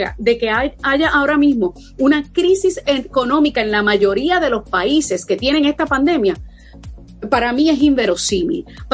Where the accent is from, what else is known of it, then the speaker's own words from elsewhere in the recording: United States; y aquí yo voy a hablar como estadounidense